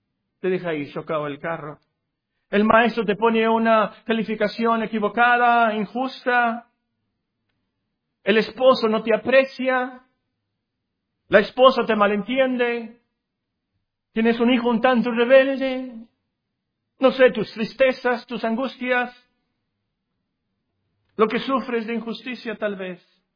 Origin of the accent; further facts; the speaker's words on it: Culiacán, Sinaloa, Mexico; also born or lived in Tecpan; now in Sonora, Mexico; mis padres son de la Ciudad de México, mi padre estaba trabajando ahí de pura casualidad en Tecpan, de pura casualidad nací en Tecpan allí, y luego fuimos a vivir a Culiacán, Sinaloa